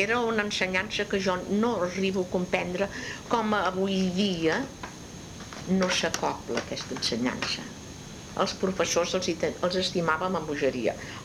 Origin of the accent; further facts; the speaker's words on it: Sarrià, Catalonia, Spain; also born or lived in Verges; jo vaig néixer a Verges, em sembla que vaig marxar de Verges que tenia 3 anys, llavors vàrem anar a Sarrià, anava a l'escola de la mestra que hi havia a Sarrià